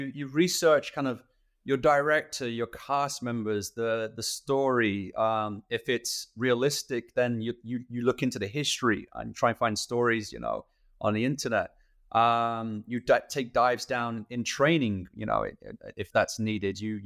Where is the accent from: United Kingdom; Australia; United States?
United Kingdom; Manchester, North West England; I'm from Manchester